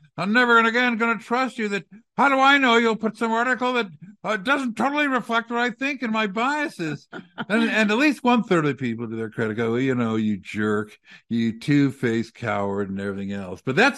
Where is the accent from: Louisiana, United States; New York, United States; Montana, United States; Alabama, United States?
New York, United States; New York City; and I'm Jewish, but I grew up in New York, so I read it and all of that.